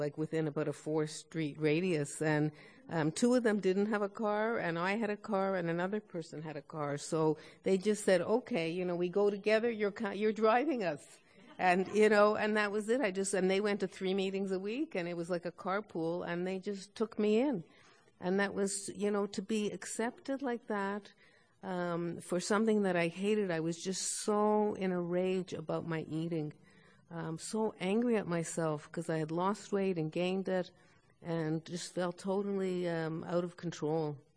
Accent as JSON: {"language": "English", "town": "Montreal", "region": "Quebec", "country": "Canada", "said": "I'm a compulsive over and under eater, and I'm from Region 6 from Montreal, Quebec, Canada."}